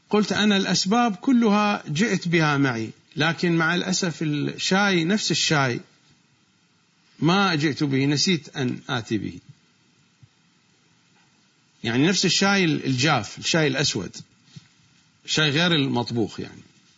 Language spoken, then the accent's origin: Arabic; Iraq; accent: Iraqi; ما نسميه نحن بلهجتنا العراقية روبة